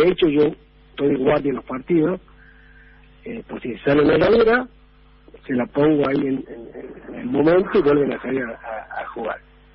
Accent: Jujuy, Argentina; born there; vengo varios meses acá a Salta, que yo nací en Jujuy, pero bueno, mi hermano y mi familia vive acá. Los norteños somos muy, no, muy arraigados al terruño.

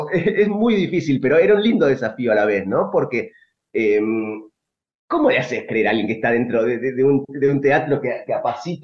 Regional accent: Morón, Buenos Aires Province, Argentina; moved away as an adult; now in Mar Azul, Argentina; Yo viví en Morón 20 años, hasta los 20 años más o menos. Ahí empecé como en Morón, mi amor por el teatro nació en Morón, en la Sociedad Italiana de Morón, más específicamente.

